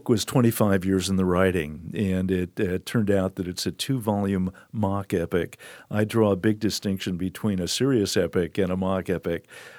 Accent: Lyle, United States; born or raised there; also born or lived in Omaha, United States

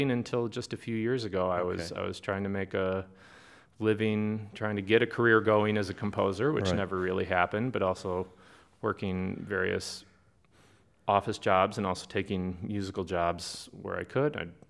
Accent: Niles, Illinois, United States; I grew up in Niles, Illinois, and I'm here because I'm back visiting my parents in Niles, Illinois. And I went to St. John Brebeuf School in Niles, and then I was a graduate of Maine East.

